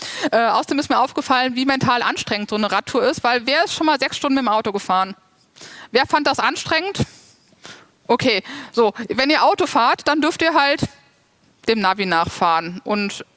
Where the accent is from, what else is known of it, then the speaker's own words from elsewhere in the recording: Cologne, North Rhine-Westphalia, Germany; was ich jetzt natürlich als Kölnerin mich gefreut habe zu sehen und auch zu erfahren.